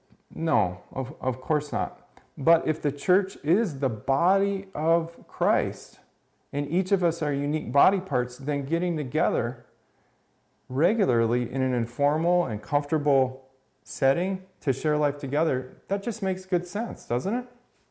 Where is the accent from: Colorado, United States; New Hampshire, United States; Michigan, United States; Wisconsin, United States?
Wisconsin, United States; now in Green Valley, United States; You know, most of us who live here aren't native Arizonans. I'm from Wisconsin. Go Packers.